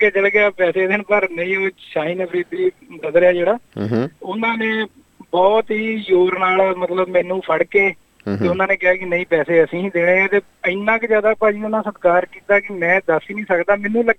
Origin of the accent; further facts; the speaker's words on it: Atliwal, Punjab, India; moved away; district ਮੇਰਾ ਅੰਮ੍ਰਿਤਸਰ ਹੈ ਜੀ, ਪੰਜਾਬ ਤੋਂ ਅੰਮ੍ਰਿਤਸਰ ਡਿਸਟ੍ਰਿਕਟ, ਅਤੇ ਰਾਇਆ ਸਾਂਸੀ ਗੁਰੂ ਰਾਮਦਾਸ ਏਅਰਪੋਰਟ ਦੇ ਲਾਗੇ ਸਾਡਾ ਪਿੰਡ ਹੈ ਜੀ ਅਤਲੀਵਾਲ